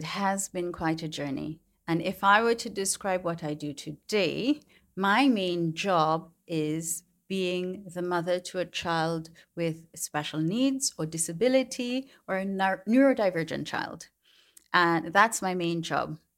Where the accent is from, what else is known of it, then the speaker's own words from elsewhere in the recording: Trinidad & Tobago; And I'm from the Caribbean, specifically Trinidad and Tobago, where we're kind of a bit of a mixed up crowd. So one of my bloodlines is French, among other things.